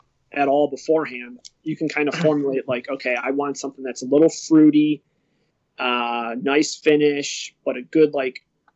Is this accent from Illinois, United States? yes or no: yes; Palos Hills, Illinois, United States; I grew up in Palos Hills, so southwest suburbs.